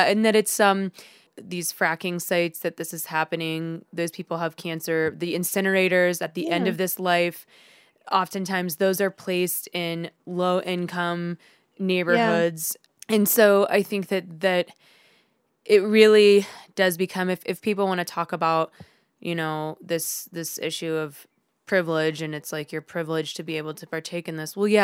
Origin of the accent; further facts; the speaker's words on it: Wichita, Kansas, United States; especially since I'm from Wichita, Kansas, which is home of the Koch brothers, Koch Industries